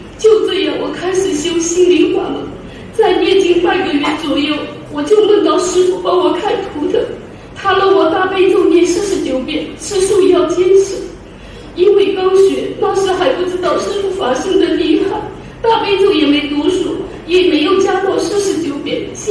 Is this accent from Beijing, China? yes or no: no; Zhoushan, Zhejiang, China; 我是来自中国浙江舟山的